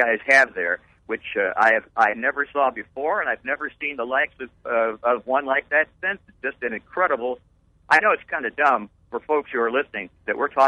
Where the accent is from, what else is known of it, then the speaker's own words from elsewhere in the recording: Charleston, Illinois, United States; I grew up in Charleston. My dad was a chemistry professor at Eastern Illinois University.